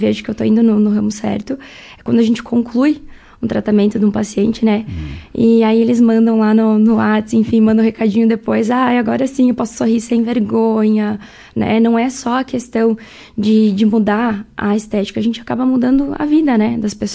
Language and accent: Portuguese; Marau, Rio Grande do Sul, Brazil; born there; Sim, sou nascida aqui em Marau mesmo. Sou.